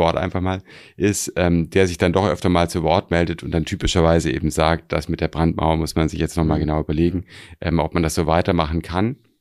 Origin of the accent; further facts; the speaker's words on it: Baden-Württemberg, Germany; wo ich groß geworden bin, also das war komplettes CDU-Land, also aber einfach jetzt, also einfach in dem Ort, in dem ich groß geworden bin. Und das war schon, also Baden-Württemberg ist natürlich, das wissen wir, Ewigkeiten natürlich fest in CDU-Hand gewesen.